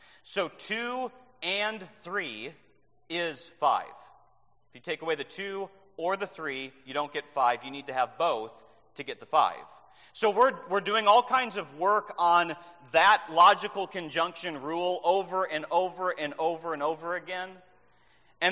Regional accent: Minnesota, United States; I'm a northerner from Minnesota, so I say you guys. Might eventually change that, I don't know.

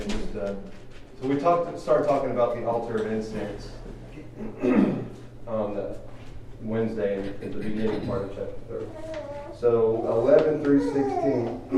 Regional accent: Indiana, United States; That, growing up in Indiana, that was like what we always did every Memorial Day.

